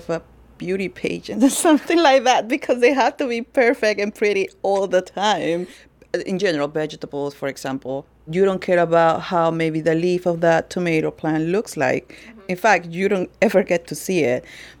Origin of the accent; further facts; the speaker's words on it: Peru; now in United States; I'm from the beautiful country of Peru, an export product to South Florida.